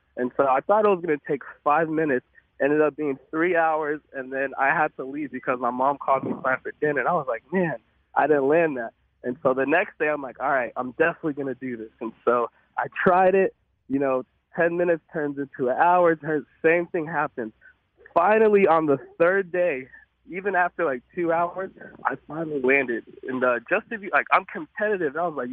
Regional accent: Arlington, Texas, United States; We grew up in Arlington, Texas.

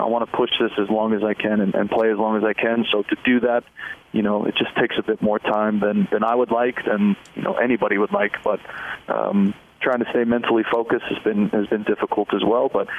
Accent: Southwest, United States; And I'm a huge, you know, I'm from the Southwest, so yeah. I usually try to seek out these places every mm-hmm. city that I go.

